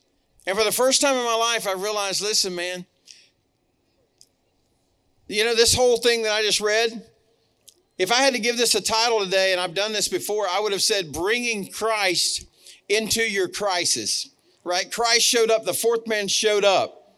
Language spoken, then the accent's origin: English; Florida, United States; also born or lived in Selma; now in Alabama, United States; I was born here in Selma, Alabama. I was raised in Florida, live on the same dirt that I've lived on since I was 7 years old right now.